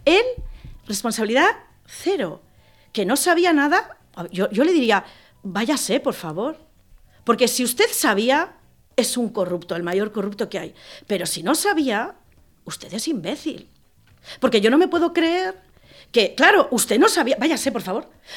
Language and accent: Spanish; Spain; vergüenza como española. Conozco mucha gente extranjera.